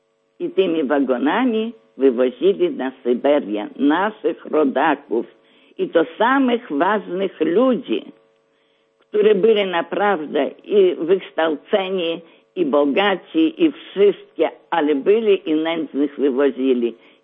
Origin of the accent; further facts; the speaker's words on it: Vievis, Vilnius County, Lithuania; I chociaż ja z Jewia